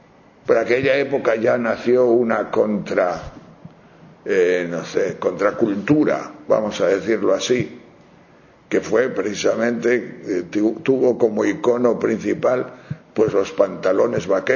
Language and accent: Spanish; Palencia, Castile and León, Spain; Todavía me acuerdo yo, cuando era niño, en Palencia, Palencia con P